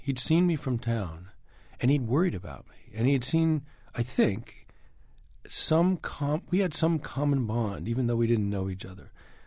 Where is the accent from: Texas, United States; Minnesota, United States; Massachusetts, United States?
Massachusetts, United States; Boston; I grew up in Boston. I'd never been west of the Hudson River, and I wanted to see this great country.